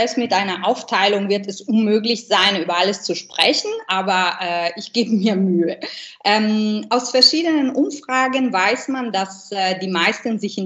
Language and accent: German; Milan, Lombardy, Italy; German is a second language; now in Germany; die Piazza del Duomo in meiner Heimatstadt Mailand mit der wunderschönen gotischen Kathedrale und die Madonnina.